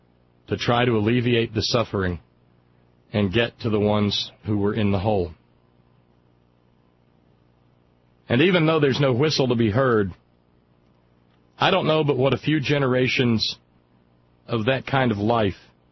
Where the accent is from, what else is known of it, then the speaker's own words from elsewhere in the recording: Alabama, United States; I was raised in Alabama as far away from a coal mine as they could get